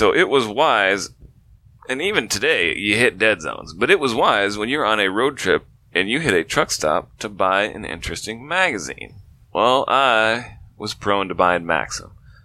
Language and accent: English; Iowa, United States; also born or lived in Nebraska / Colorado; Well, I grew up in Iowa.